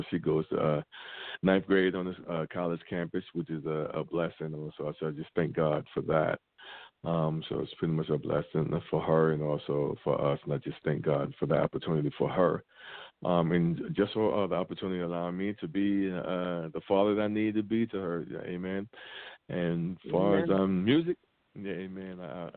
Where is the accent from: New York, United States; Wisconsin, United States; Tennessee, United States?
New York, United States; Brooklyn; now in Goldsboro, United States; I'm calling from Goldsboro, North Carolina, by way of Brooklyn, New York. So I was pretty much born and raised in Brooklyn, New York. But right now, I currently reside in Goldsboro, North Carolina